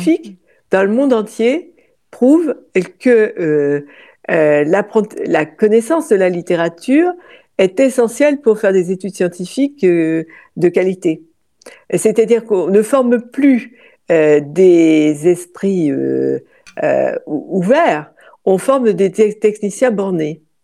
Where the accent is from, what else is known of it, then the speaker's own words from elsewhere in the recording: Brittany, France; Et même s'il pleut, c'est pas grave. En plus, moi, je suis bretonne, alors bon.